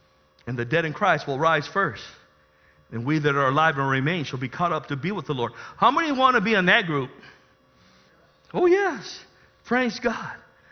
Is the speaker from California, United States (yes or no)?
yes; National City, California, United States; Some of us, we grew up in National City. Man, we grew up with the worst of them.